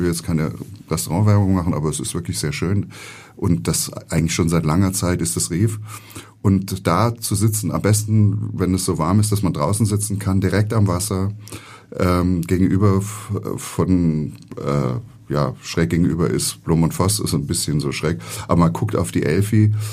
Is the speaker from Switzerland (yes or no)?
no; Tübingen, Baden-Württemberg, Germany; Also ich bin in Tübingen aufgewachsen und habe in München studiert, habe in Köln gearbeitet bei Flimm, habe viel in Berlin gearbeitet.